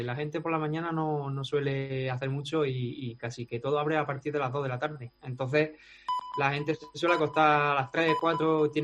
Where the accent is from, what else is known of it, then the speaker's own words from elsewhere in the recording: Dos Torres, Andalusia, Spain; Yo las tengo en mi pueblo, en Dos Torres, porque bueno, me gustaría vivir en Málaga. Yo me tira mucho a Andalucía y me gustaría vivir en Málaga. Pero de momento lo tengo en mi pueblo, con mi madre, en la casa de mi madre